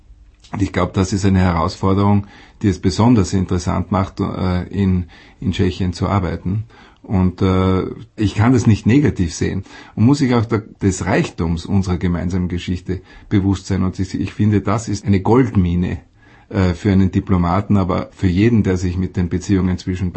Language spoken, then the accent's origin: German; Austria; Und wir natürlich können hier als Österreicher nicht nur in Prag arbeiten